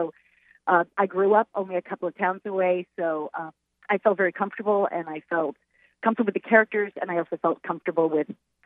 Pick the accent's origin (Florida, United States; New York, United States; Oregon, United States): New York, United States; Long Island; I think what gives me an advantage was growing up in Long Island and understanding the people and understanding and being surrounded by people from Long Island.